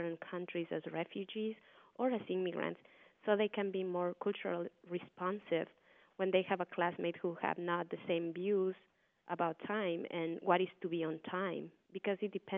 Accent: Quito, Pichincha, Ecuador; I was born in Quito, the capital of Ecuador, and growing up in the admixed and bustling capital city with an impressive fusion of history and culture and ethnicities

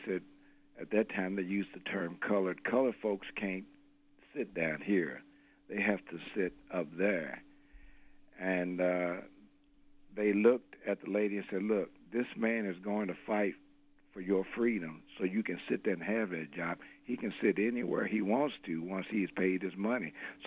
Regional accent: Kentucky, United States; Of course, I was born here in Kentucky and grew up here in Kentucky.

